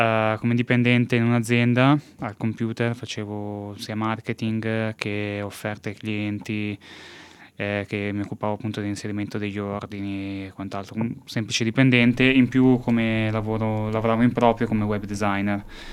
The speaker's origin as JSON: {"language": "Italian", "town": "Milan", "region": "Lombardy", "country": "Italy", "moved": "as an adult", "lives_now": "Australia", "said": "vengo da Milano, come hai detto tu, e sono qua da settembre in Australia."}